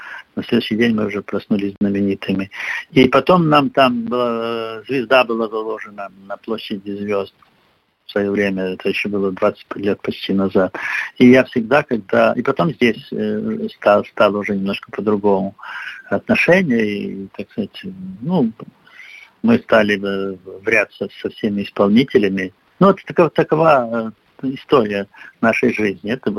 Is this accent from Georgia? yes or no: no; Gomel, Gomel Region, Belarus; мы провинциалы, мы из Гомеля